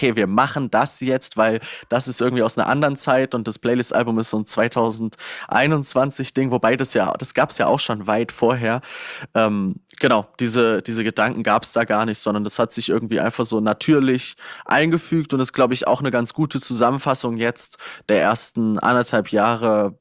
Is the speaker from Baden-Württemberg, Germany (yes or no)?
no; Hesse, Germany; das lag bei uns in Nordhessen irgendwie in jeder Postfiliale und jeder Bankfiliale irgendwie.